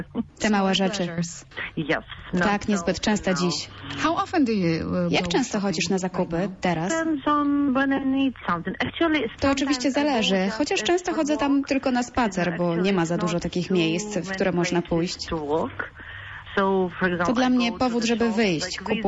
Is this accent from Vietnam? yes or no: no; Ukraine; Nie mówię tego dlatego, że jestem Ukrainką i patriotką.